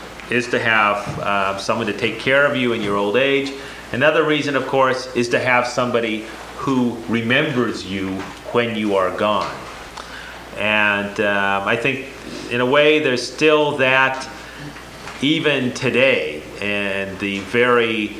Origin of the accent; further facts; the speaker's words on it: Arizona, United States; also born or lived in New Mexico; But I grew up in the Southwest, in Arizona, went to high school in New Mexico.